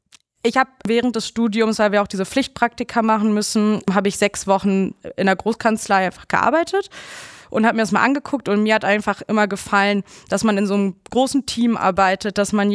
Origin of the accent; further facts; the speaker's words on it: Oldenburg, Lower Saxony, Germany; Ich komme aus der Nähe von Oldenburg, das ist so 2 Stunden mit dem Auto von Münster entfernt